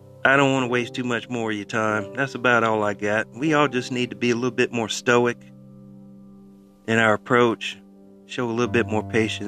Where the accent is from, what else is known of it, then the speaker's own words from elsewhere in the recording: the South, United States; I'm like, I'm born and raised in the South. I know what bless your heart means.